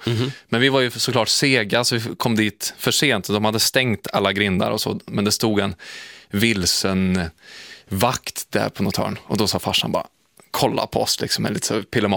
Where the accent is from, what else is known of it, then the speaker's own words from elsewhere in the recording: Värmland, Sweden; jag är ju från Värmland och i skogen där är det så mörkt